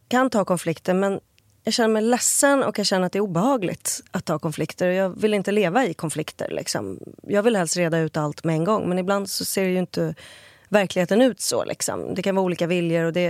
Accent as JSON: {"language": "Swedish", "country": "Italy", "tie": "born or raised there", "said": "Jag åker tillbaka till samma ställe jag växte upp på, Italien, på somrarna."}